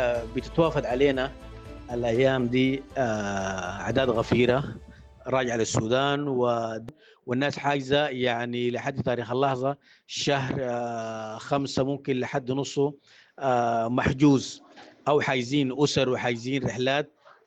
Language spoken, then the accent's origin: Arabic; Sudan; نحن كشعب سوداني